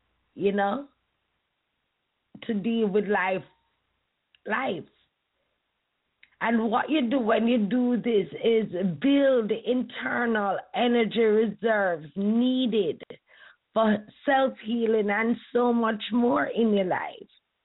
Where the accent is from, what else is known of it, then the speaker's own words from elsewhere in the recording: Jamaica; I'm Jamaican and this was never a part of our culture.